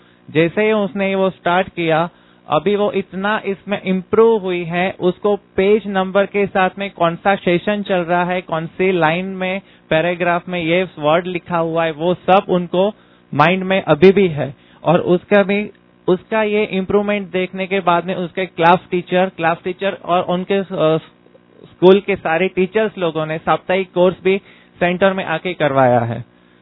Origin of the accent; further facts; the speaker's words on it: Katlal, Gujarat, India; मैं कटलाल गांव से हूँ, नडियाद सॉप जोन आता है हमारा, गुजरात से है।